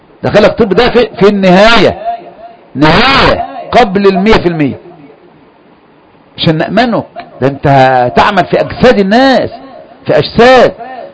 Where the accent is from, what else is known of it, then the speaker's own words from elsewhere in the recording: Kafr El Sheikh, Kafr El Sheikh Governorate, Egypt; عندنا في كفر الشيخ هنا من 30-40 سنة